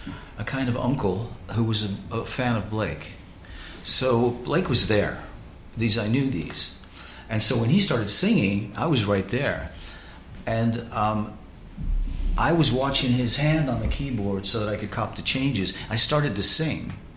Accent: England, United Kingdom; Well, I was born in England, and I spent my childhood in England.

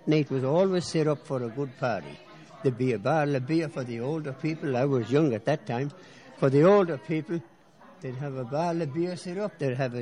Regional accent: Fianna, County Leitrim, Ireland; Fianna, close to Ballinamore, Carrigallen. I'm in the centre of Fianna, Ballinamore and Carrigallen.

